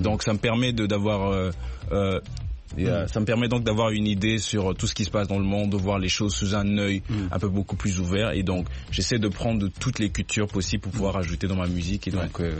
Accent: Kinshasa, DR Congo; je suis congolais, né congolais, grandi au Congo, mais bon, j'ai passé quelques années ici dans l'état de l'Ohio, à Cleveland.

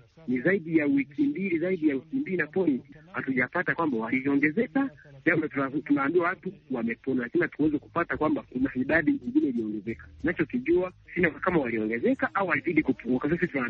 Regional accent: Kiewa, Kagera, Tanzania; natoka Kiewa, Kagera, Tanzania.

